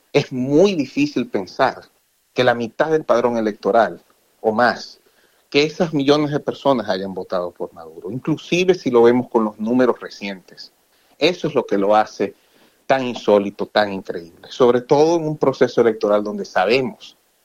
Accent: Venezuela; Como te puedes imaginar, como venezolano me encantaría poder decir otra cosa.

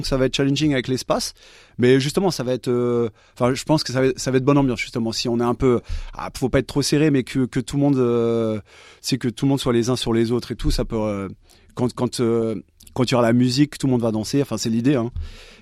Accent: Paris, Île-de-France, France; Moi, là où j'ai grandi à Paris, en tout cas, il y a deux événements que je trouve un peu particuliers.

